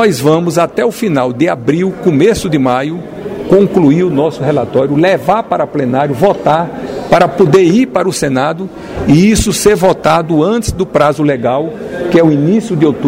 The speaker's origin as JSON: {"language": "Portuguese", "region": "Northeast Region", "country": "Brazil", "said": "Como eu sou nordestino"}